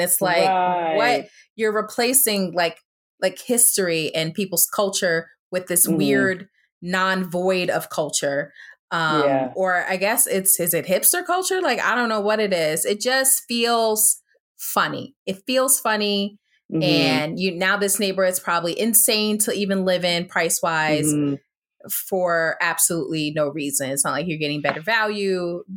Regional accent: Newark, New Jersey, United States; Like, look, I am from Newark. Newark is historically a very, very Black neighborhood or city.

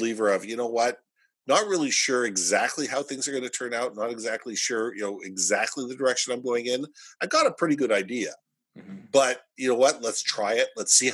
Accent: Vancouver, British Columbia, Canada; also born or lived in Minneapolis, United States; I lived in Vancouver most of my life. I was born in Minneapolis, moved to Vancouver in 74, but I've lived in Victoria, I've lived in California, I've lived in New York, I've lived in Toronto, and I've lived in Israel.

